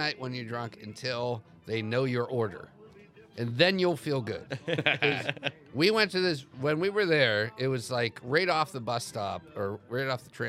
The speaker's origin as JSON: {"language": "English", "country": "United States", "said": "I'm like, I'm an American, and I know you guys don't have guns."}